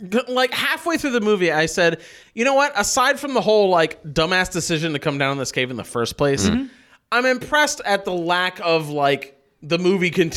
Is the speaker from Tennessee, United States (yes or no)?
yes; Tennessee, United States; we are all from Tennessee. We're recording this in Nashville.